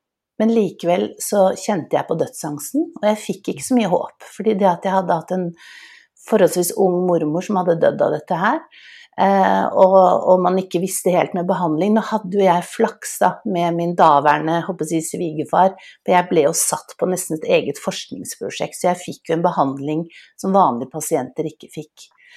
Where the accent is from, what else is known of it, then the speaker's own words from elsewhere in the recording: Oslo, Norway; jeg vokste jo opp i et hjemme på Smestad